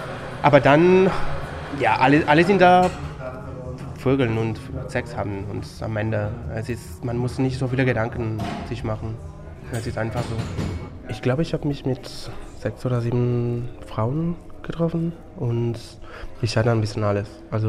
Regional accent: Barcelona, Catalonia, Spain; now in Berlin, Germany; Ich komme aus Barcelona und ich bin jetzt 32.

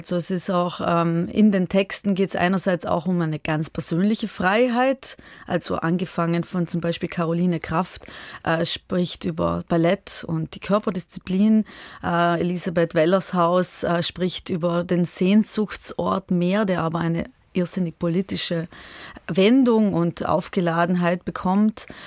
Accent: Trentino-Alto Adige, Italy; ich komme ja aus Südtirol

